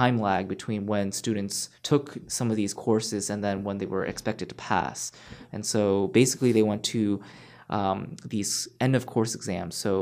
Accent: New Jersey, United States; I grew up in New Jersey where, you know, at the time, a few years ago, basically they didn't require us to have a science proficiency exam.

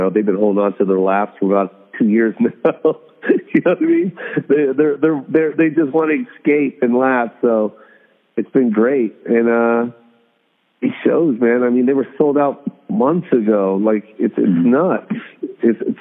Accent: Las Vegas, Nevada, United States; Cause I didn't like seeing that, especially cause I'm from Vegas.

